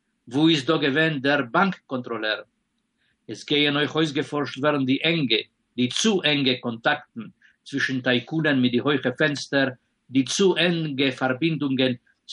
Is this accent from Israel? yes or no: yes; Israel; euch bei uns in Israel ist die Woche Montag abgemerkt geworden, der Tag von Erdkeiler.